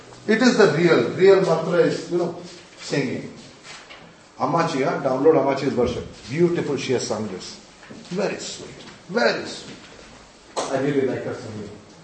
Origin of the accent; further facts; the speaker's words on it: Puri, Odisha, India; I'm from Puri. I have to be perfect